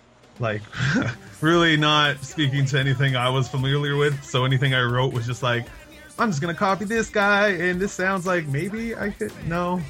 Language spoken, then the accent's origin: English; Washington, United States; It's very farmy, lots of farms, so much farm. But so, yeah, it's kind of like, yeah, I'm from Seattle. I'm from that state, but I mean, I'm not really Seattle because it's like a 5-hour drive from where I'm at.